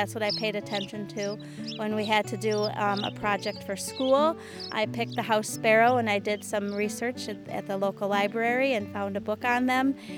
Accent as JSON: {"language": "English", "town": "South Milwaukee", "region": "Wisconsin", "country": "United States", "said": "I'm from South Milwaukee."}